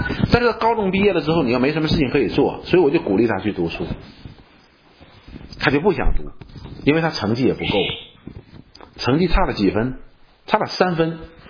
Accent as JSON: {"language": "Chinese", "country": "China", "said": "所以什么叫抗压能力？我们中国人"}